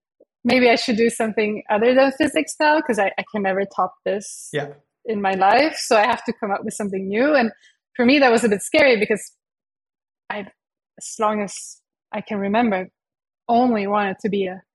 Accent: Malmö, Skåne, Sweden; I'm from Sweden and south of Sweden, like Sweden's third biggest city.

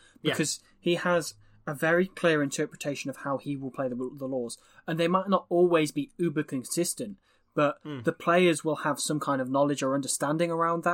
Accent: Wales, United Kingdom; we're Welsh fans talking about the 2011 World Cup. Of course we're going to feel bitter as well.

